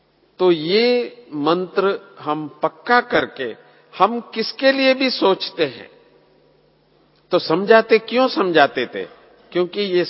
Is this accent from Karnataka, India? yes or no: yes; Bangalore, Karnataka, India; Hindi is a second language; आप भाषा यहां का नहीं जानते, मैं बेंगलोर से हूं, कर्नाटक से